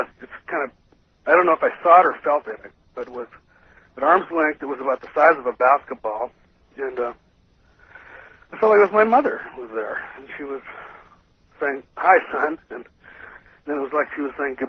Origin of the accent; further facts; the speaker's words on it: Kodiak, Alaska, United States; now in Madison, United States; I'm originally from Kodiak, Alaska.